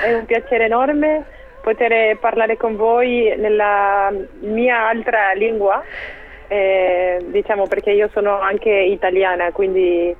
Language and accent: Italian; Santo Tomé, Santa Fe, Argentina; sono nata a Santa Fe, però ho vissuto quasi tutta la mia vita lì a Santo Tomé